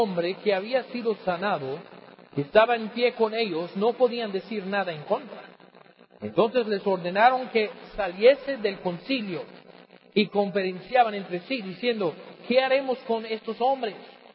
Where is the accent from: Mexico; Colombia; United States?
United States; allá en mi país, en los Estados Unidos